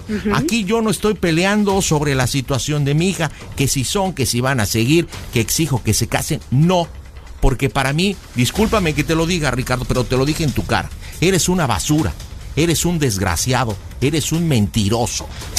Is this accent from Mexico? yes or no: yes; Toluca, State of Mexico, Mexico; nosotros somos una familia de Toluca